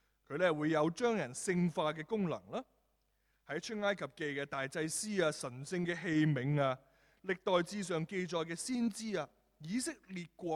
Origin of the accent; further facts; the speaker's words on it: Guangdong, China; 就會用咧一個我哋廣東人咧嘅一個俗語咧